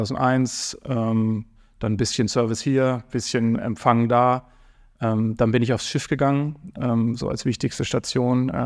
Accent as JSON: {"language": "German", "region": "Rhineland-Palatinate", "country": "Germany", "tie": "born or raised there", "said": "Aber da das keiner kennt, woher ich komme, also kleiner Ort, sage ich mal Karlsruhe. Das ist eigentlich Baden-Württemberg. Aber ja, ich komme aus der Nähe von Karlsruhe und bin da aufgewachsen."}